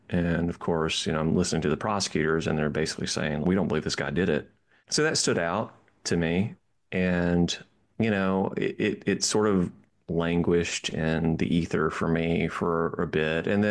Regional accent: the South, United States; I'm a storyteller at heart. I'm from the South.

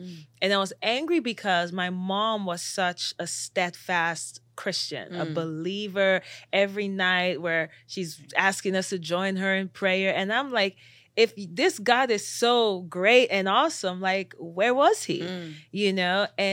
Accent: Lagos, Nigeria; born there; So I was born in Lagos, Nigeria.

